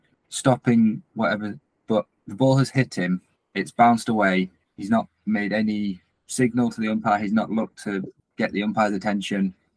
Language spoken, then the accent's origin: English; United Kingdom; just because I'm British and so I wanted to see them do well.